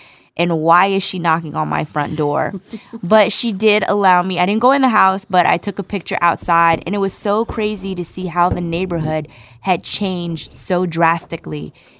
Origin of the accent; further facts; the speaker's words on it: Irvington, New Jersey, United States; we're seeing shout-outs from New Jersey, baby, where Mommy's from Irvington, to be specific. I grew up on Lindsay Avenue.